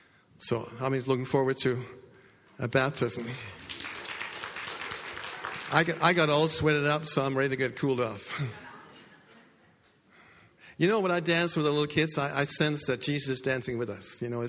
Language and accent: English; Denmark; I was growing up in Denmark.